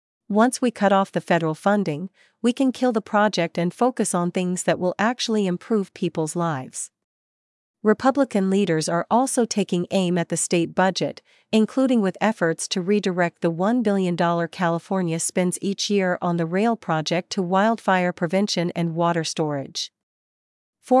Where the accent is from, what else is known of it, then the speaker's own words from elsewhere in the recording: Japan; now in United States; I was raised in Japan.